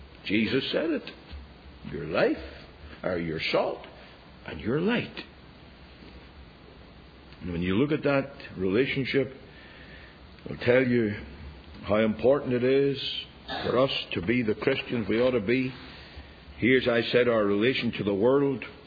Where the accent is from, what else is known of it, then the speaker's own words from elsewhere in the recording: Ireland; I'm an Irishman, but I'm not that dumb.